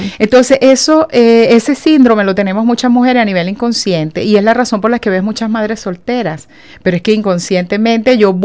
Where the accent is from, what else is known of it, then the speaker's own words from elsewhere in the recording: Venezuela; viendo lo que era la cultura, sobre todo en mi país, en Venezuela